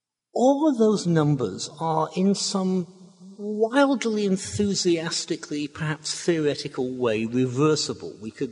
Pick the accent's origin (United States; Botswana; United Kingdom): United Kingdom; England; I have no particular desire as an Englishman to be nice to the French.